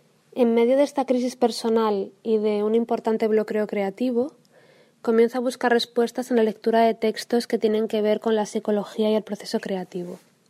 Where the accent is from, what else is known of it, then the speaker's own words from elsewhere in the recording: Asturias, Spain; now in Barcelona, Spain; soy artista. Soy natural de Asturias, pero vivo y trabajo en Barcelona desde hace 16 años.